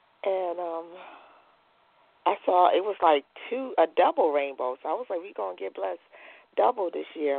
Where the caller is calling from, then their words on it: Virginia, United States; Virginia.